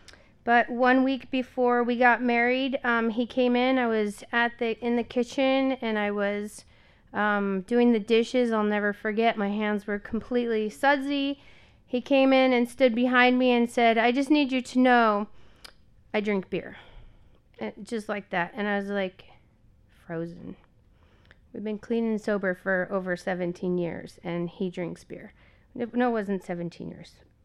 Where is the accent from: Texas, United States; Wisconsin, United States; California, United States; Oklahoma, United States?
California, United States; Walnut Creek; I was born and raised in Walnut Creek, born in this hospital.